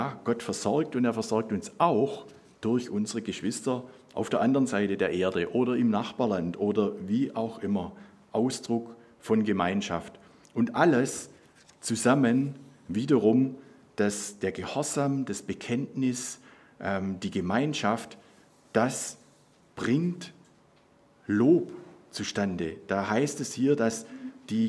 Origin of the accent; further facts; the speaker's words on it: Baden-Württemberg, Germany; was ist wichtig für uns als Schwaben, für uns als Württemberger, für uns als Deutsche